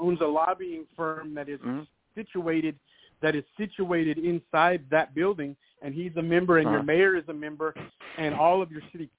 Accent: California, United States; In California, and I grew up in California, and my eighth grade year

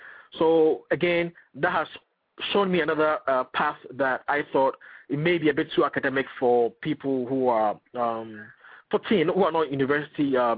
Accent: Ghana; And I personally identify myself as Ghanaian because it's very simple for me, since I'm not a U.S. citizen.

